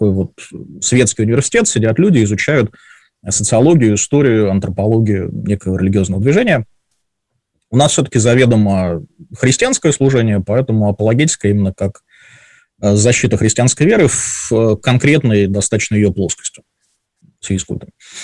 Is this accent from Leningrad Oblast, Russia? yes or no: yes; Vyborg, Leningrad Oblast, Russia; Выборг, мой родной город